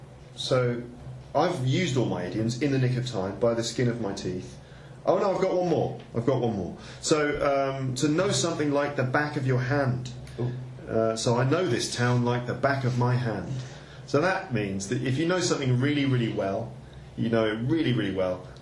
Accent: United Kingdom; I'm British, I can't do high fives.

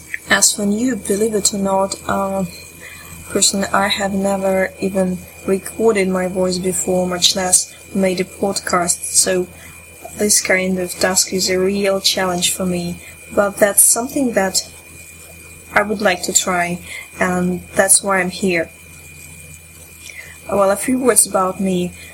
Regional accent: Russia; English is a second language; I'm from Russia.

